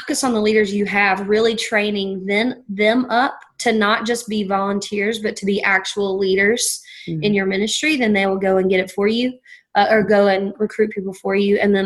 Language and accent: English; North Carolina, United States; accent: East Coast of North Carolina; Oh, and let me explain my accent. It is the East Coast of North Carolina.